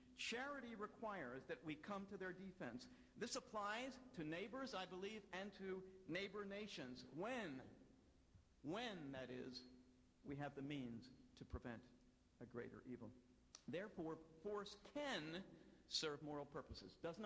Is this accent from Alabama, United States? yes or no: no; Pennsylvania, United States; I grew up in Anabaptist part of Pennsylvania.